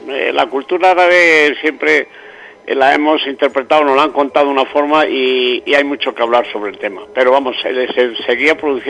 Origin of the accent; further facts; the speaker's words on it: Almería, Andalusia, Spain; si creo en los milagros es porque soy de Almería